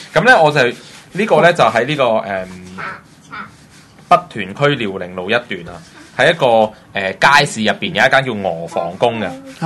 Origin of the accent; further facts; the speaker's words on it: Hong Kong; 我哋譬如我哋煮湯，我哋香港人咪蠔仔咪就咁落去咯